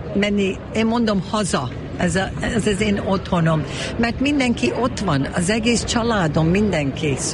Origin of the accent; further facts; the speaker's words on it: United States; mert a szüleim kijöttek a forradalom, 57-ben. És aztán én már Amerikában születtem, de hála Isten, hogy megtanultam a magyart.